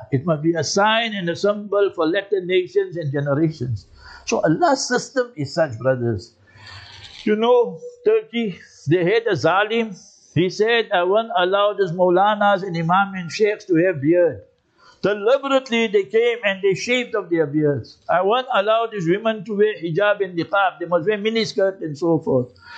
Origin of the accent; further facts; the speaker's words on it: Heidelberg, Gauteng, South Africa; One day in Heidelberg, my hometown, while we were having Taraweeh, I wasn't there, but my Ustad Hafiz Limalia and everybody was there.